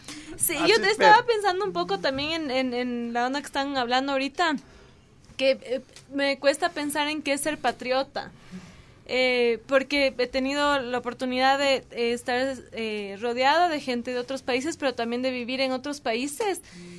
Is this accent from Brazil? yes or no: no; Ecuador; Yo soy ecuatoriana y estoy aquí por primera vez.